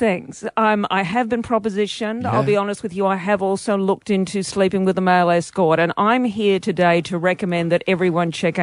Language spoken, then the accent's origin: English; Perth, Western Australia, Australia; The irony of being a goth, because, of course, I grew up in Perth.